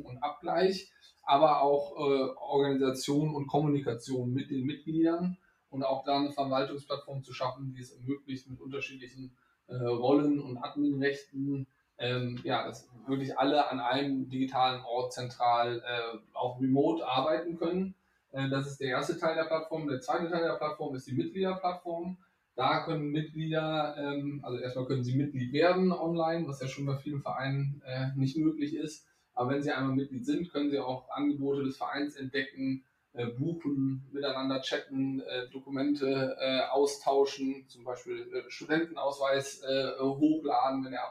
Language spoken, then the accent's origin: German; Rhineland, Germany; born there; Komme gebürtig aus dem Rheinland und bin inzwischen 38 Jahre alt